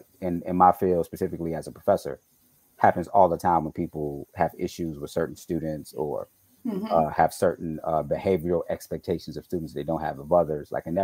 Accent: Chicago, Illinois, United States; I'm from Chicago. … not crazy yet. … from around the block from where I'm mm-hmm. from.

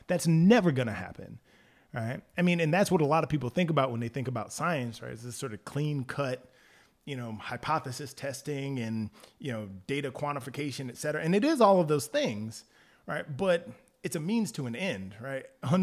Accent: the South, United States; You know, so for me, like I was raised in the South.

